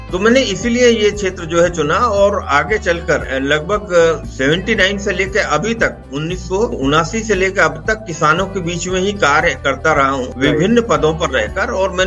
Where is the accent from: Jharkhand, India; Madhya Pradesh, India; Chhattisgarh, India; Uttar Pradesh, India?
Uttar Pradesh, India; Rampur; मैं एक कृषक परिवार से हूँ। मेरा गांव रामपुर है और वो हापुड़ के पास पड़ता है। मेरे पिताजी किसान थे और मैं वहीं से पढ़ता हुआ आगे जो है बढ़ा।